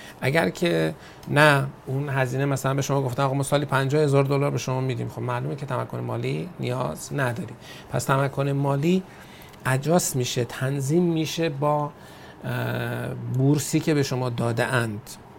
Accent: Afghanistan; از افغانستان هستم، آیلتس 7.5 هم دارم

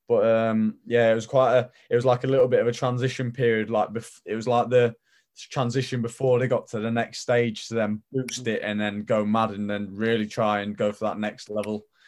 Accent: Lincoln, East Midlands, United Kingdom; because I'm from Lincoln, I am.

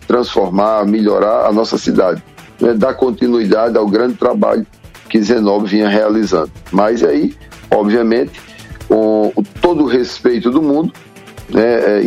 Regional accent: Guarabira, Paraíba, Brazil; Eu nasci em Guarabira, tenho 55 anos, nasci em Guarabira, são 55 anos em Guarabira.

